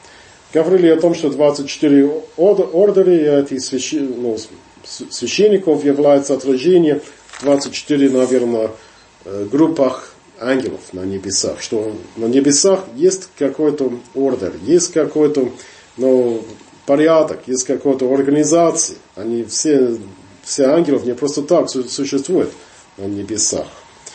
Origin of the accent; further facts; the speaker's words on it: England, United Kingdom; Russian is a second language; moved away; Я вырос там, в Англии, столько лет уже тому назад